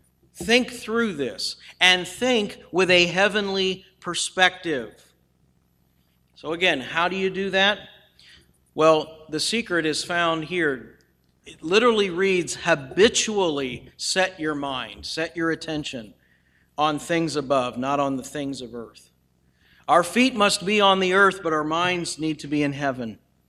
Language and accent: English; United States; I thank God I'm an American.